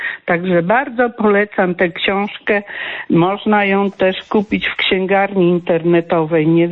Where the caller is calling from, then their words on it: Germany; Ja z Niemiec dzwonię. W sierpniu wyjeżdżałam do Niemiec